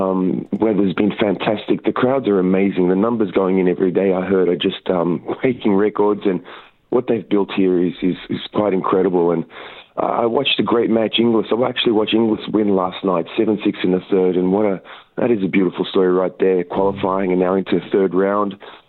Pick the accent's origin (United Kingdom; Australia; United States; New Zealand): Australia; as an Australian